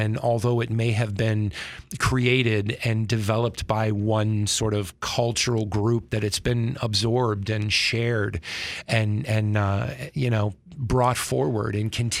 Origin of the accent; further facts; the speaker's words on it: Penfield, New York, United States; I moved back to Rochester a few years ago. I grew up in Penfield. You know, I mean, I'm from Rochester, graduated from Eastman